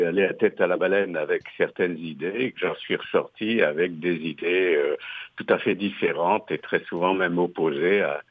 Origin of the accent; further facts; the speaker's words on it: Sherbrooke, Quebec, Canada; moi, je suis de Sherbrooke. C'est loin.